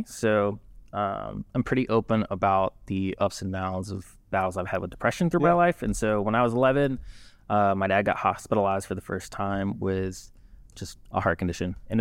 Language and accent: English; Tuscaloosa, Alabama, United States; So I'm originally from Tuscaloosa, okay, man. But it was a little conflicting. I wasn't the Roll Tide type.